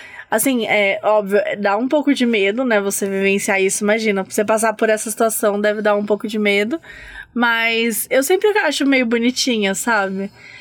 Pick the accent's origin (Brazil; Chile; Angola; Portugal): Brazil; Belo Horizonte, Minas Gerais; now in Bosnia and Herzegovina; porque eu tô atualmente na Bósnia e Herzegovina, mas sou de BH, do nosso país, Minas Gerais.